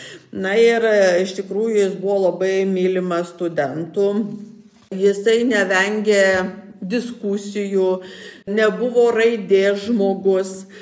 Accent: Samogitia, Lithuania; Tai jeigu dabar mes žemaičiai kalbam savo kalbą ir tai ne visada mūsų supranta lietuviai

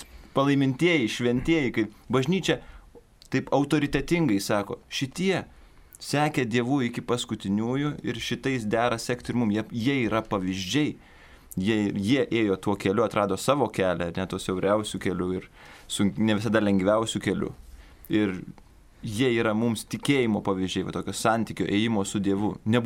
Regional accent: Kaišiadorys, Kaunas County, Lithuania; aš augau Kaišiadoryse

